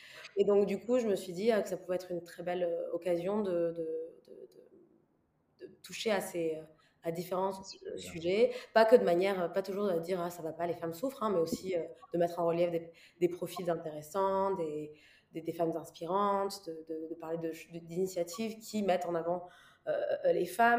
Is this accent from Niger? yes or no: yes; Niger; also born or lived in Algeria / Guinea; J'ai grandi, je suis née au Niger, mon père est algérien mais qui a vécu au Niger, ma mère est du Niger. Je suis née au Niger, après j'étais un peu en Algérie, ensuite on allait en Guinée